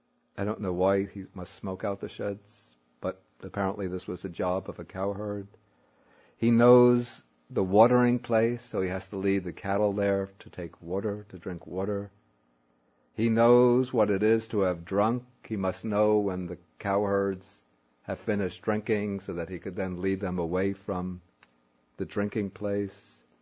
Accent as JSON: {"language": "English", "town": "Brooklyn", "region": "New York", "country": "United States", "tie": "born or raised there", "said": "somewhat like I grew up in Brooklyn, New York. I know nothing about looking after a herd of cattle."}